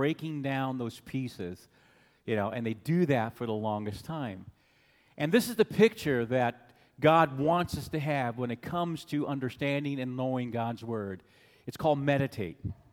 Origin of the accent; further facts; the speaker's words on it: Anchorage, Alaska, United States; I just want you to know that I grew up in Anchorage, and I like Fairbanks much better.